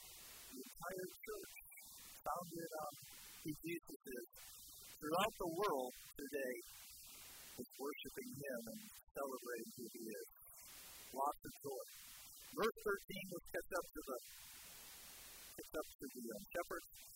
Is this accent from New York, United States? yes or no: yes; New York, United States; as a kid growing up in Western New York and enjoying being outside, you would go outside and the snow would be falling